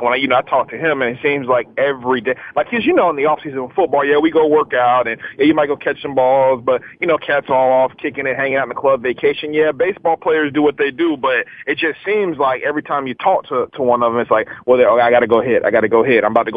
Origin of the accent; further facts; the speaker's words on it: Selma, Alabama, United States; I grew up in Selma, so I didn't really